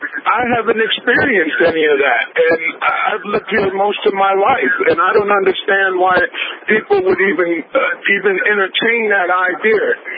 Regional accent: Fargo, North Dakota, United States; Listen, I grew up here in North Dakota, and I am, you know, a black man that grew up here, you know.

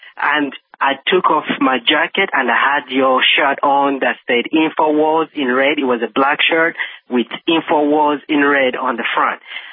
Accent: Virginia, United States; now in Slovakia; I'm originally from Virginia. I moved to Slovakia in 2020

